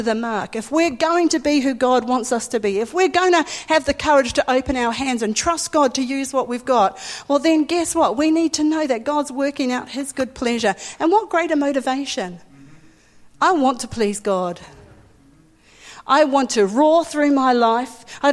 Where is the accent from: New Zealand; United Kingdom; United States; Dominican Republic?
New Zealand; because I come from New Zealand, the land of sheep.